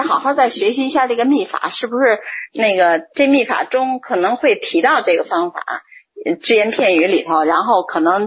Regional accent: Beijing, China; 我就是北京的啊

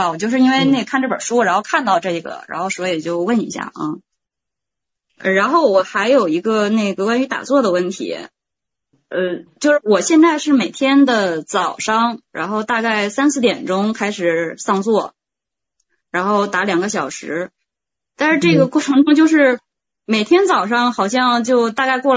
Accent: Liaoning, China; now in Beijing, China; 我现在在北京，我是辽宁人

